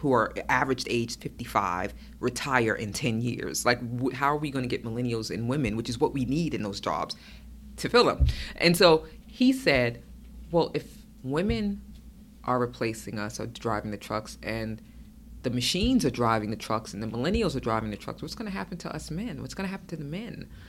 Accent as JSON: {"language": "English", "town": "Brooklyn", "region": "New York", "country": "United States", "said": "I'm from Brooklyn. I can give you backlash."}